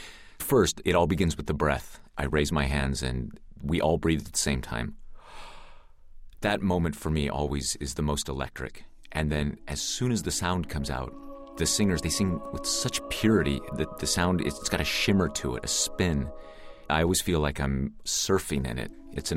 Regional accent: Nevada, United States; Yeah, I was raised in Northern Nevada, a-religiously, not as an atheist, but really with no exposure at all to religion.

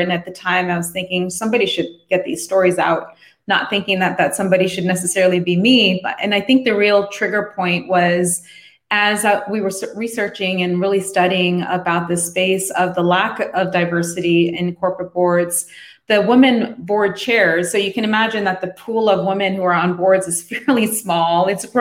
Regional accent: Tokyo, Japan; I grew up as a tomboy growing up in Tokyo.

